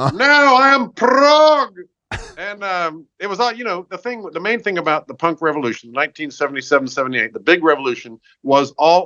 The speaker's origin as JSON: {"language": "English", "town": "McLean", "region": "Virginia", "country": "United States", "also_born_or_lived": "London", "said": "Absolutely. This is a suburb of the CIA, McLean, Virginia."}